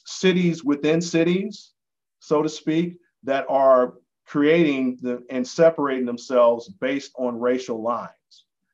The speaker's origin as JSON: {"language": "English", "town": "Atlanta", "region": "Georgia", "country": "United States", "tie": "born or raised there", "said": "growing up in Atlanta as a Black man, everyone tells you that at some point you need to go to Africa."}